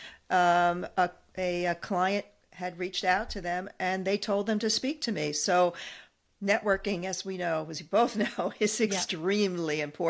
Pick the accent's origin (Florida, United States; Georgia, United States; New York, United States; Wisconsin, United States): New York, United States; accent: Long Island; I did not grow up in the city. I grew up on Long Island. So that's where my accent comes from.